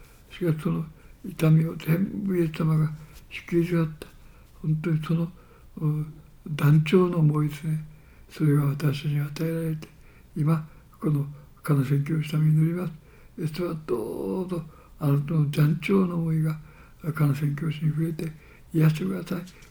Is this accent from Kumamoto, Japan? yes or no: yes; Kumamoto, Japan; 私は熊本出身ですけど、